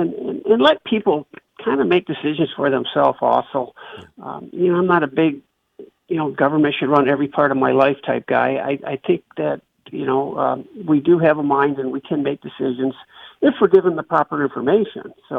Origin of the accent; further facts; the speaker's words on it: St. Clair, United States; I have been born and raised in St. Clair. I went to school here. I everything I've done is in St. Clair County. I come up from a family that basically we're farmers